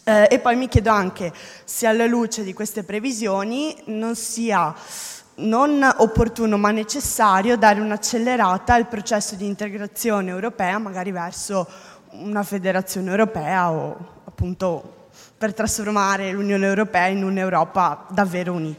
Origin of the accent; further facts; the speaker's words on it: Castelfranco Veneto, Veneto, Italy; Castelfranco Veneto, e sono del Liceo Giorgione